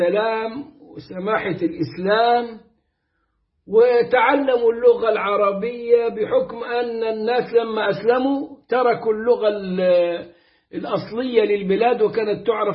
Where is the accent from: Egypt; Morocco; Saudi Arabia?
Egypt; Upper Egypt; وأنا صعيدي